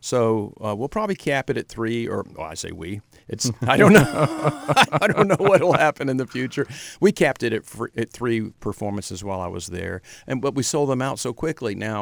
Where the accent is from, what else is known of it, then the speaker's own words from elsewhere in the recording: Atlanta, Georgia, United States; Well, so that in the big picture, growing up in Atlanta, I would first have to say Robert Shaw